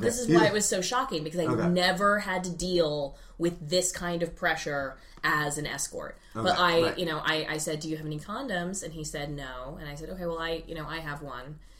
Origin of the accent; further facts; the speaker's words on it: Raleigh, North Carolina, United States; also born or lived in Europe; Raleigh, North Carolina.